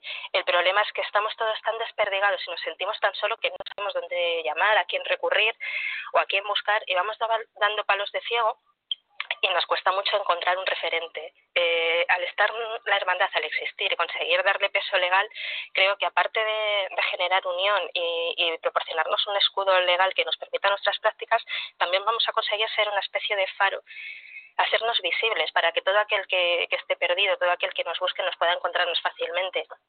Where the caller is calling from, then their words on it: Cantabria, Spain; Hola, buenos días desde Cantabria.